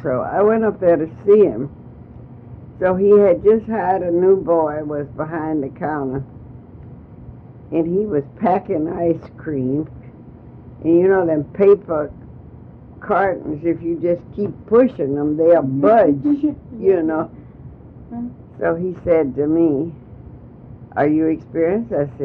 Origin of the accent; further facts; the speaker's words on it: Chicago, Illinois, United States; also born or lived in Little Rock, Arkansas; I was born in Little Rock, Arkansas, which Arkansas at that time was prejudiced state, you know. And I was raised in Chicago